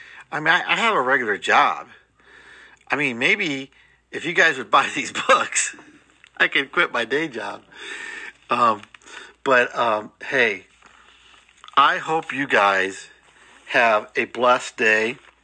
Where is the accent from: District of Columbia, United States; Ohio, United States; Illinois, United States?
Ohio, United States; Akron; also born or lived in Cleveland, Ohio; Who would ever thought … growing up in Cleveland, Ohio, and then Akron, Ohio, would have a book available through Walmart.com.